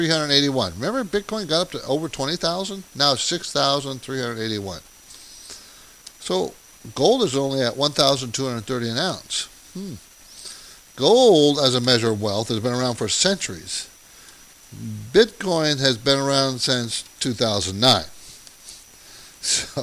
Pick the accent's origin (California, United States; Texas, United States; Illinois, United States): California, United States; San Diego; I grew up in San Diego. I went to college here on the West Coast.